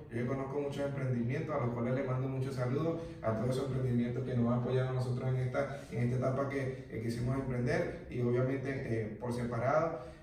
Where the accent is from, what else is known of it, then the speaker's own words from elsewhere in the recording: Cumaná, Sucre, Venezuela; moved away; como inmigrante, cuando salí de Venezuela, para los que no saben, yo soy de Cumaná, donde están las playas, playas riquísimas